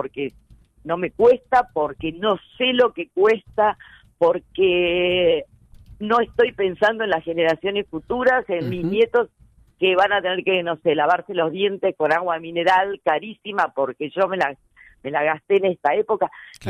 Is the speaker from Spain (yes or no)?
no; Argentina; Ya sabemos cómo somos los argentinos.